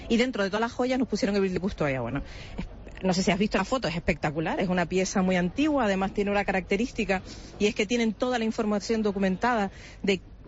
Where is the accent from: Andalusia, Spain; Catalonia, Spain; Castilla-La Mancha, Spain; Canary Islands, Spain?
Canary Islands, Spain; Tenerife; Yo soy de aquí de Tenerife, entonces siempre uno acaba tirando para casa, ¿no?